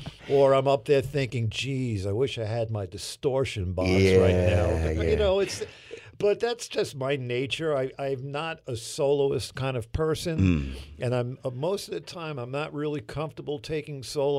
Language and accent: English; Brooklyn, New York, United States; I grew up in Brooklyn.